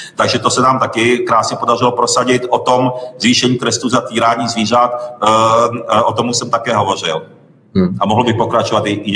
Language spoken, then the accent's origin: Czech; Mašťov, Ústí nad Labem Region, Czechia; jsem vyrůstal část dětství v dětském domově v Mašťově u Podbořan, to je v Ústeckém kraji. Chodil jsem tam i na základní školu vedle do krásného dvora.